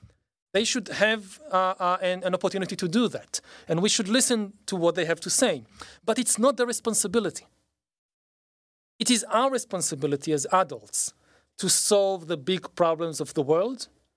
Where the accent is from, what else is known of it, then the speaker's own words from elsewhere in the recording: Israel; English is a second language; I think about myself as a kid, so growing up in Israel, so I got all these messages that Israel is the greatest country in the world